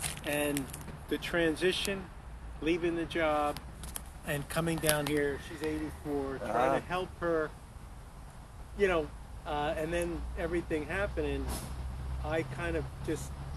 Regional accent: New York, United States; I'm from New York originally.

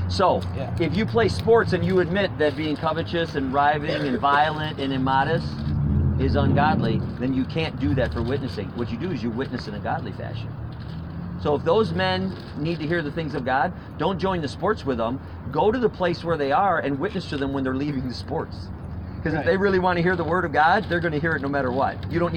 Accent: Wisconsin, United States; now in Missouri, United States; The central part of Missouri is where we're from. We're from Wisconsin, but we bought...

